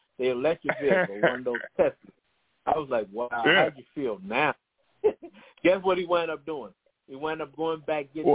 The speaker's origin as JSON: {"language": "English", "town": "Chicago", "region": "Illinois", "country": "United States", "said": "I'm originally from Chicago."}